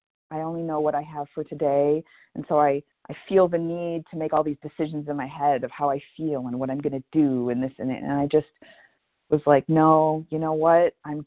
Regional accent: Detroit, Michigan, United States; I'm from Detroit.

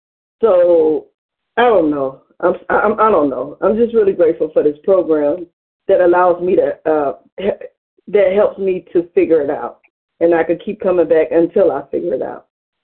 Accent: Cleveland, Ohio, United States; I'm from Cleveland, Ohio.

